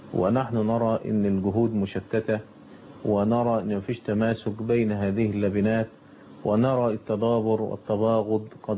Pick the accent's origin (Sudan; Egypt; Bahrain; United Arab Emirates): Egypt; كما الحال عندنا في مصر